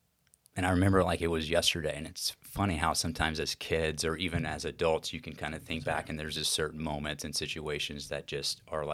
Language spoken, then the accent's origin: English; Texas, United States; Yeah. I grew up in Texas. My family, my father, are actually originally from here, from the Bradenton area.